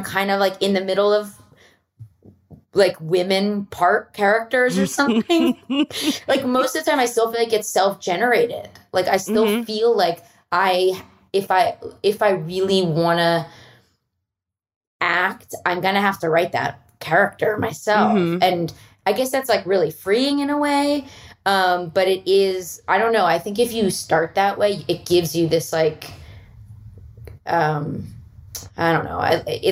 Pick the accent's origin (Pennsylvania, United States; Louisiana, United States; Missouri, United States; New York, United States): Pennsylvania, United States; Philadelphia; I'm from Philly. So I'm staying on the East Coast until after Thanksgiving.